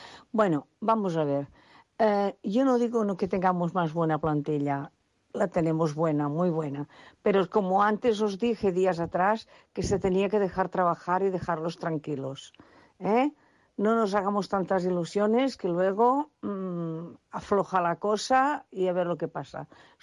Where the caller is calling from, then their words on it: Badalona, Catalonia, Spain; de Badalona.